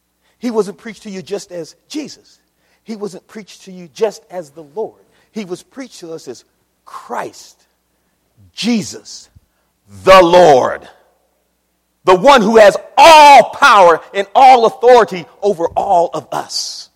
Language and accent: English; Akron, Ohio, United States; When Sister Person in the church that I grew up in Akron, Ohio, Sister Person was an old lady.